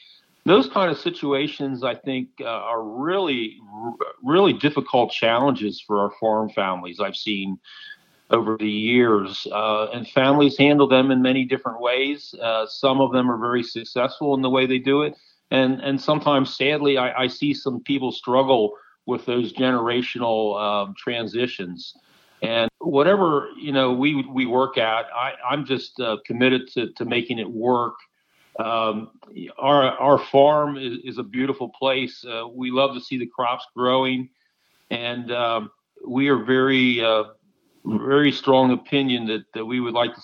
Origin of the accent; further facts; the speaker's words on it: Pennsylvania, United States; I'm from South Central Pennsylvania, Lebanon County.